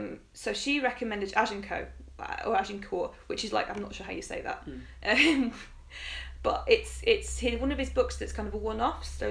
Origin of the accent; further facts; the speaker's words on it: England, United Kingdom; as an English kid you kind of learn your kings and queens